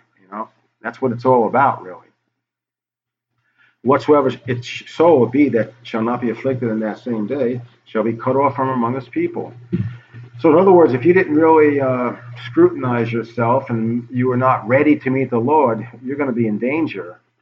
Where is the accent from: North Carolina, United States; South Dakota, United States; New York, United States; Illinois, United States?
New York, United States; I'm sorry if I'm speaking fast. I'm from New York.